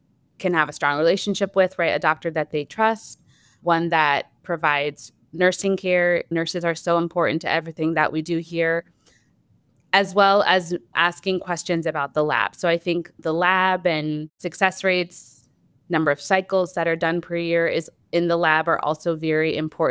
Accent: Indiana, United States; I'm from Indiana, so I'm a big all things Indiana fan.

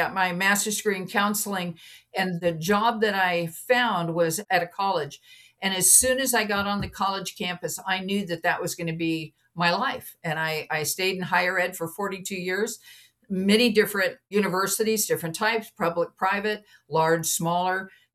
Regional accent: Phoenix, Arizona, United States; I grew up in Phoenix and they taught first aid for Boy Scouts, Girl Scouts, the church, anybody that would listen.

